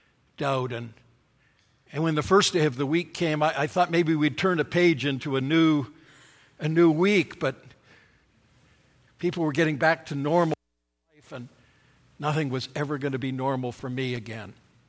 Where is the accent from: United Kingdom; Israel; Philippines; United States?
Israel; Northern District; We grew up in the Galilee, loved the Galilee. It's open and it's clean.